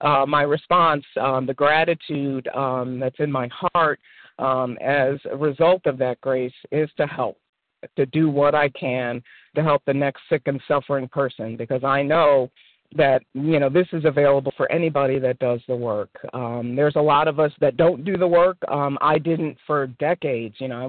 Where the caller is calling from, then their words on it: Connecticut, United States; I'm calling from Connecticut